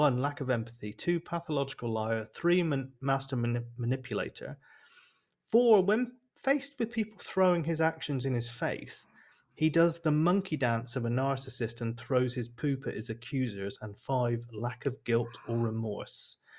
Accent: United States; now in United Kingdom; I'm American, living in the UK, and a fellow American introduced me to the Archers to keep company on dog walks.

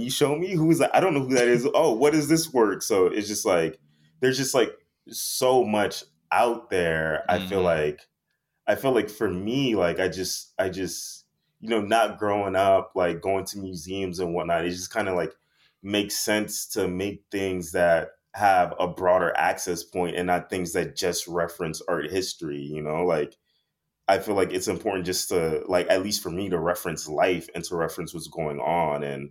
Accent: Miami, Florida, United States; growing up in Miami, we didn't have radiators.

